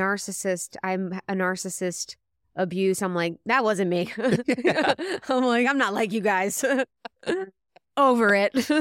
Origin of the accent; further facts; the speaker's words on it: United States; Yeah, I'm American.